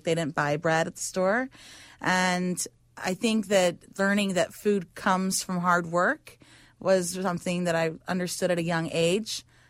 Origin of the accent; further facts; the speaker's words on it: Texas, United States; Growing up in Texas, where I was from, it was a lot of chain restaurants